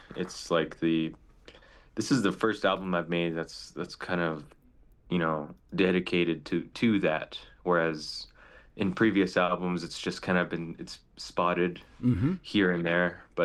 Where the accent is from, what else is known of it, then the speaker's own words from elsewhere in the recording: Window Rock, Arizona, United States; also born or lived in Phoenix, United States; I was born in Phoenix, but I grew up in Window Rock, which is on the Navajo Reservation.